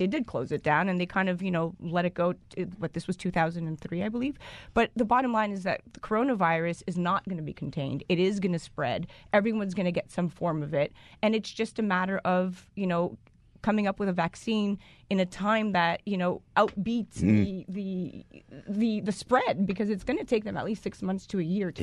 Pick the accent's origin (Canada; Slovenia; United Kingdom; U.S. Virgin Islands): Canada; now in United States; I came here from Canada, and when I came and I signed to Elite New York under Monique Pollard, he at the time was Miramax Films, and I needed, as a Canadian, a visa.